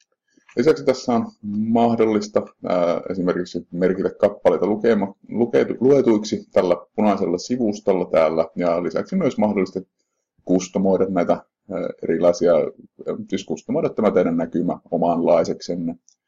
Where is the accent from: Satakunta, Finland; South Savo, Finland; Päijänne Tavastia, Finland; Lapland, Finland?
South Savo, Finland; Pieksämäki; Itse olen Pieksämäeltä kotoisin